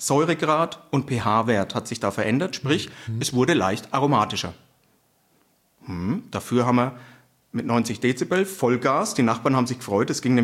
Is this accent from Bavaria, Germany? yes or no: yes; Bavaria, Germany